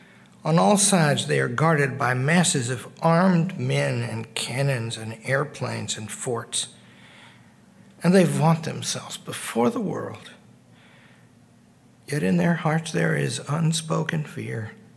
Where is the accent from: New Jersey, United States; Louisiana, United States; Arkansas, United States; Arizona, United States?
Arkansas, United States; And I'm kind of shy. I'm from Arkansas, you know, and never been abroad before.